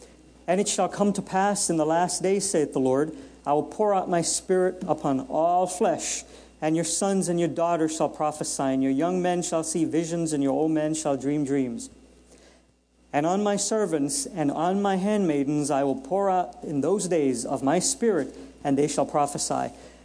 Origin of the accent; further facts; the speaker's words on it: New York, United States; when I was a little kid growing up in Queens and New York